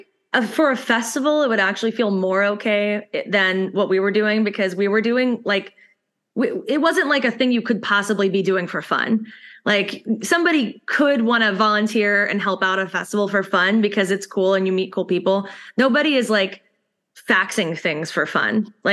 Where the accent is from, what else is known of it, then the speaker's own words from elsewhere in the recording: North Carolina, United States; I'm also from North Carolina and also went to Chapel Hill. I'll get that out of the way. We didn't really know each other or start working together at that time, but we are from different places in North Carolina. So I'm from a very, very small, like rural area